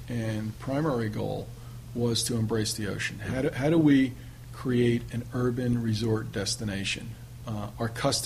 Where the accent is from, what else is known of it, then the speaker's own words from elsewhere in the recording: Trenton, New Jersey, United States; recognizing I'm from Trenton, New mm-hmm. Jersey, so I happen to like the Northeast